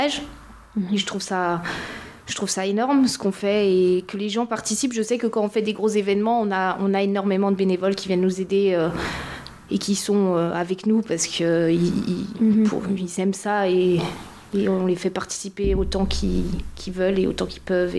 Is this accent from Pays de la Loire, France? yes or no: no; Dijon, Bourgogne-Franche-Comté, France; je suis originaire de Dijon, donc j'ai commencé à Dijon. Après, j'ai travaillé à Thonon-les-Bains. Après, je suis partie en Australie et après, je suis arrivée ici.